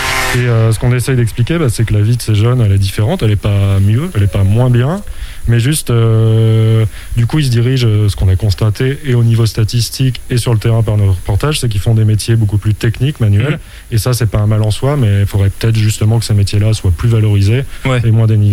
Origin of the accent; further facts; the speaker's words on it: Moulins, Auvergne-Rhône-Alpes, France; Moi, à la base, je viens de l'Allier, qui est un département en Auvergne, donc un département rural, lui aussi.